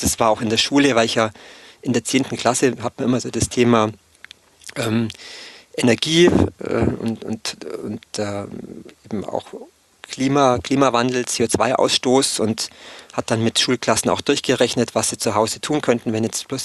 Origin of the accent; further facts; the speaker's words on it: Thalkirchdorf, Bavaria, Germany; das war im Dorf, wo ich herkomme, im Allgäu in Thalkirchdorf, auf der Brücke